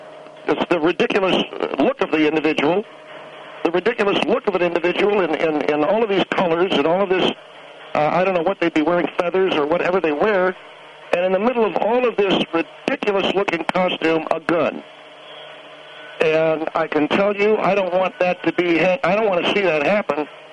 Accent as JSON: {"language": "English", "country": "United States", "said": "because I'm an American and a patriot."}